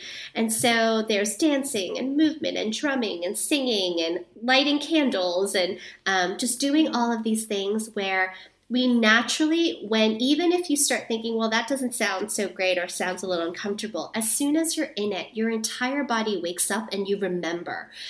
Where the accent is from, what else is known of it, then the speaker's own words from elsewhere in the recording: New York City, New York, United States; also born or lived in Guatemala / Thailand; in New York City. So I'm a New Yorker.